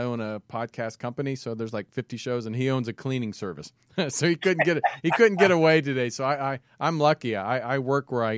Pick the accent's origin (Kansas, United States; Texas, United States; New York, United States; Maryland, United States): Kansas, United States; I grew up in Kansas, very close to where I lived in Kansas City for several years before I moved to LA.